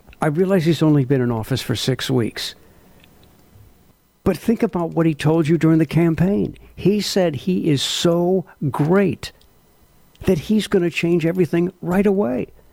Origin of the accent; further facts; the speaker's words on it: United States; And this is what, as an American, as a patriotic American, this is what I can't stand, the hypocrisy.